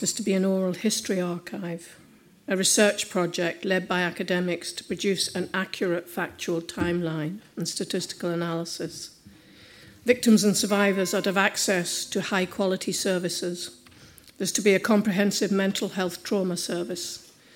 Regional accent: England, United Kingdom; moved away; I came from England where the poppy was just part of life.

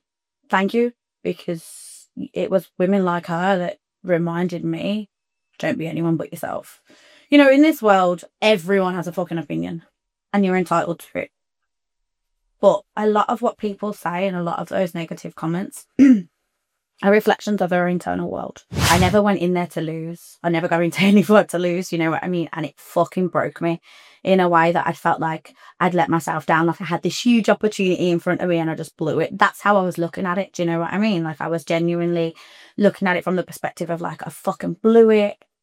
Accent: West Midlands, United Kingdom; Growing up in the Black Country, there's a lot to be said from my experiences with people and different cultures all over the world.

